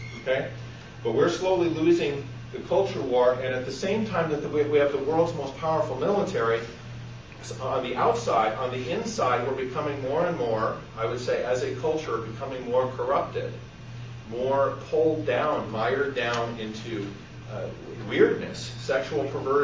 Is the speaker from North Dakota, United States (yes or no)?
no; Seattle, Washington, United States; also born or lived in Portland / California / Germany / Japan; I'm mostly from the West Coast, from the Northwest, from Seattle and Portland. Lived in California also. And then I lived overseas twice. I lived in Germany for 3 years, in Japan for 5 years.